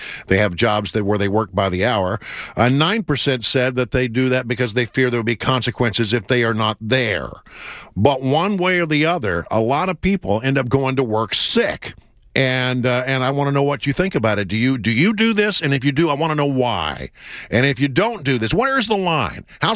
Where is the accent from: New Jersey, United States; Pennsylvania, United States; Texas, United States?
Texas, United States; born there; I was born in Texas, and I have a birth certificate to prove it.